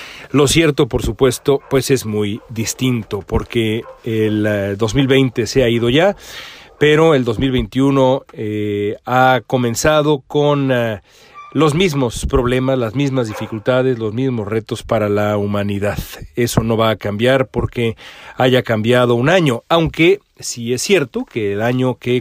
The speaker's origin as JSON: {"language": "Spanish", "country": "Mexico", "said": "hemos visto en mi país, en México, pues mensajes equivocados"}